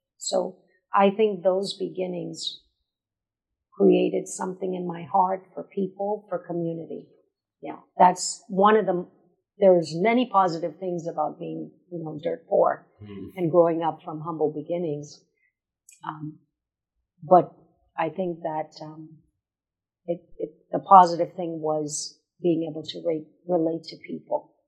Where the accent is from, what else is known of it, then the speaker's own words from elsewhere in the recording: Nassau, New Providence, Bahamas; I grew up here in Nassau, and I grew up on Quaco Street. It was my mother, myself, and my sister, my older sister